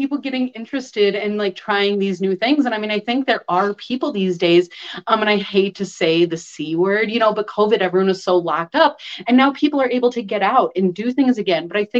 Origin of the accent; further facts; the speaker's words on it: Chicago, Illinois, United States; I grew up in Chicago. And so, when I was very young, we were closer to the city. And then after we were kind of more in the suburbs.